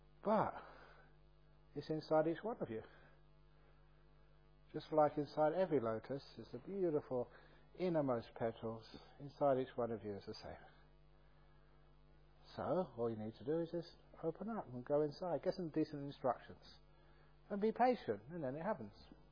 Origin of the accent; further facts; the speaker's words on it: London, United Kingdom; I still remember just growing up in London, just always having scabs on my knees